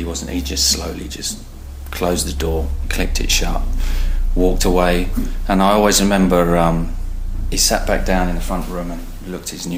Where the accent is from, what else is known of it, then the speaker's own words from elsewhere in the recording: East of England, United Kingdom; I'm from Essex in England. I'm 49 years old tomorrow, and I'm a photographer.